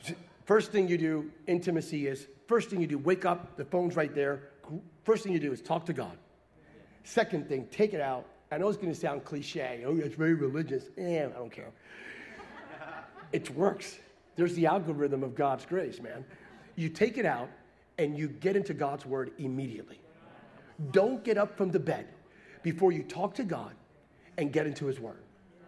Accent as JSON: {"language": "English", "region": "Pennsylvania", "country": "United States", "tie": "born or raised there", "said": "I grew up in Pennsylvania."}